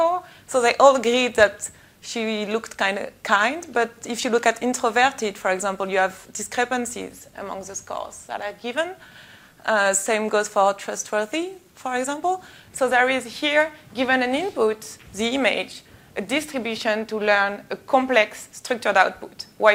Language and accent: English; France; English is a second language; So English is not my mother tongue, but apparently there is a play word in the title, which is funny, but if you get it, please explain it to me in the end. As a French, don't get it.